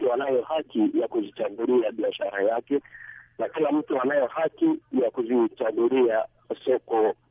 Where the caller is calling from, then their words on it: Bunia, Ituri, DR Congo; nimetoka hapa mjini Bunia